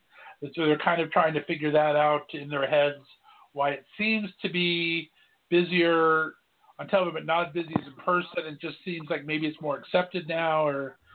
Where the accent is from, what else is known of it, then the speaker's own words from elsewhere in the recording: Youngstown, Ohio, United States; from my home area of Youngstown, Ohio.